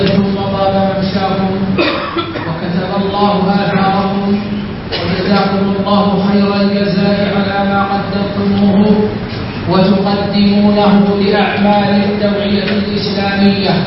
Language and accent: Arabic; Saudi Arabia; وما تؤنيه حكومة بلادنا المملكة العربية السعودية من اهتمام بالغ ورعاية دائمة للحجاج